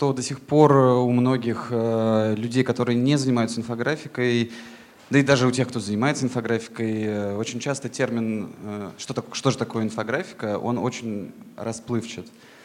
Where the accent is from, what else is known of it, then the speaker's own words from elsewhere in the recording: Saint Petersburg, Russia; Сами мы из Питера